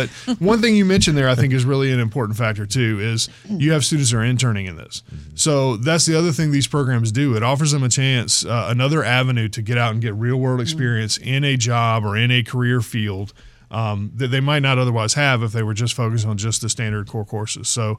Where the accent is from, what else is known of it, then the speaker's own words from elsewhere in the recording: South Carolina, United States; having, you know, born and raised in South Carolina, gone through the school districts